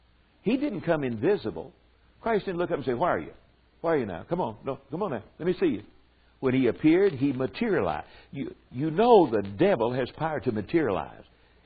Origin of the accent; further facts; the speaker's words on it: the South, United States; accent: Southern; sometimes I dreaded to go into a shop and open my voice with my Southern accent come out.